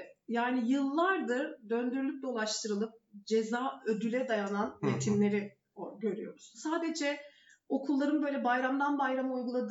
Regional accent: Arıkbaşı, İzmir, Turkey; born there; Ben İzmir'in çok küçük bir yerinde doğdum. Arıkbaşı Köyü diye.

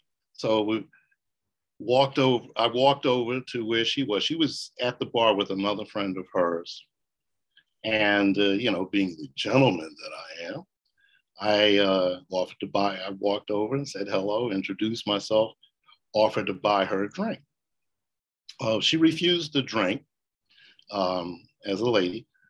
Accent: New York City, New York, United States; I lived in the Bronx at the time. I'm born and raised in Harlem, but I was driving back to where I was living in the Bronx.

